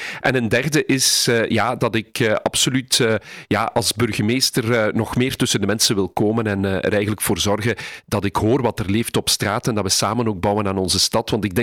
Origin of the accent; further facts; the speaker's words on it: Limburg, Belgium; Ik ben een echte Limburger, maar ik ben ook daar misschien wel wat nuchter in.